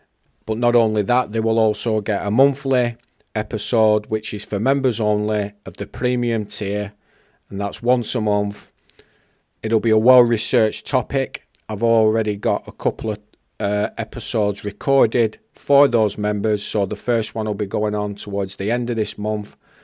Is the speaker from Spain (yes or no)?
no; England, United Kingdom; as I'm from England